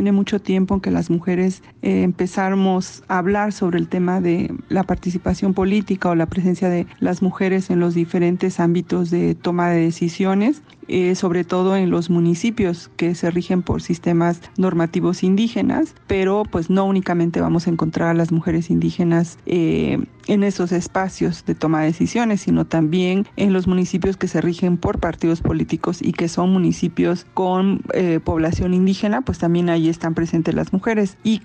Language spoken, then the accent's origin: Spanish; Tlacolula de Matamoros, Oaxaca, Mexico; soy zapoteca de Tlacolula de Matamoros